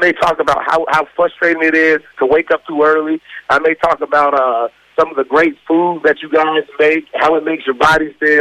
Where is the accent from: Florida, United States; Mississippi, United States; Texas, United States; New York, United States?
Florida, United States; I'm from Florida. I'm American.